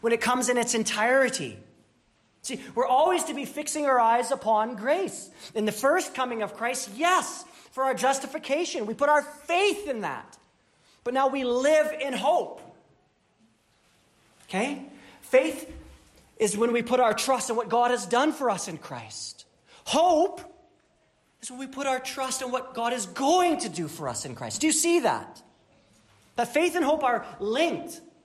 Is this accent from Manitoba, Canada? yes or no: yes; Winnipeg, Manitoba, Canada; I'm from Winnipeg, and if the Jets don't make it past round two, you know what it's going to look like after?